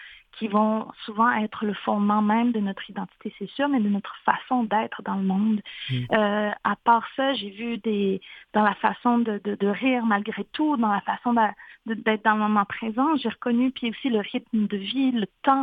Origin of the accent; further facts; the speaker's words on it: Pessamit, Quebec, Canada; j'ai l'impression d'être chez moi à Pessamite.